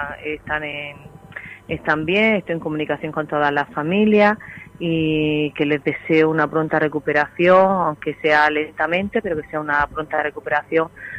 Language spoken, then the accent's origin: Spanish; Gádor, Andalusia, Spain; tengo que intentar sensibilizar a mi pueblo que somos Gádor